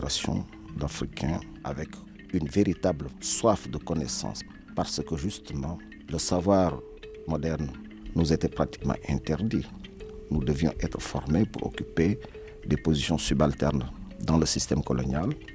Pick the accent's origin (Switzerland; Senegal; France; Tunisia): Senegal; Louga; J'ai grandi à Louga.